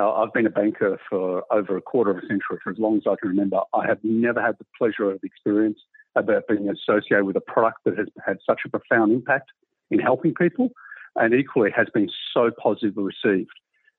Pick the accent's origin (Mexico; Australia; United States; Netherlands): Australia; accent: Australian; Now, part of my Australian accent, but that was billion, not million.